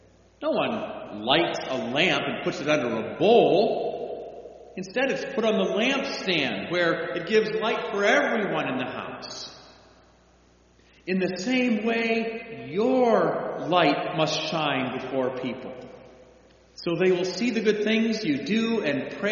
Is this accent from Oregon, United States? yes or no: no; Chicago, Illinois, United States; In our house on Sunday mornings when I grew up in Chicago, Sunday mornings, either the radio was tuned to a station playing pipe organ music